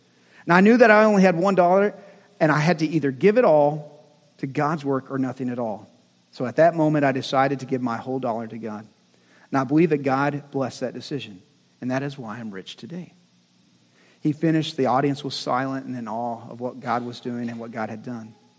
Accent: Texas, United States; So it's like this. I'm from West Texas. And we used to dare people.

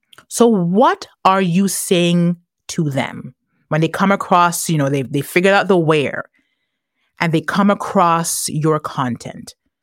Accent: Tobago, Trinidad & Tobago; I always remember that little rhyme I learned about adverbs growing up in Tobago.

